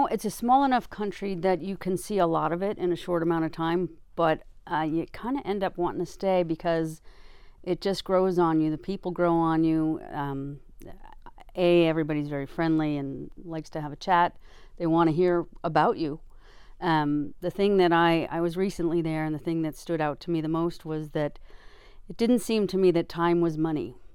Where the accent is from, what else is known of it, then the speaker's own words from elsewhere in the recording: United States; because being an American, people, you know, ask.